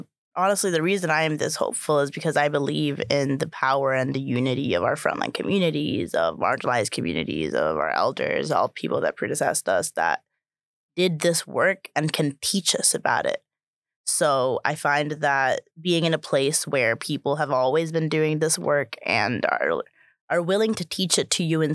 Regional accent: Puerto Rico; Growing up in Puerto Rico is definitely a very different experience.

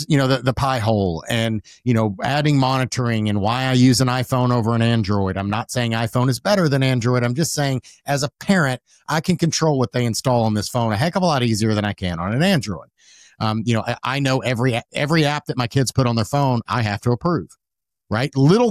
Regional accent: the South, United States; as a man growing up in the South and the way I was raised

